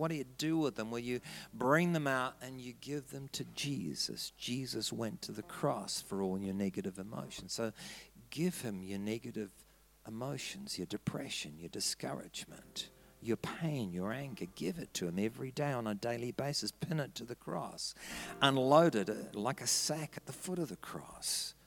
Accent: New Zealand; I said, I'm a Kiwi bloke.

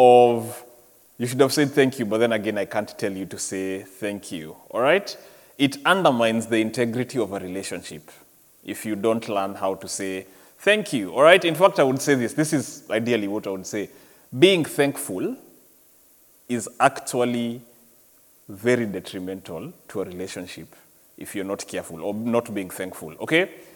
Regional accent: Kenya; So we've been in Kenya. I'm from Kenya, by the way. So we've gone to Kenya to visit family together.

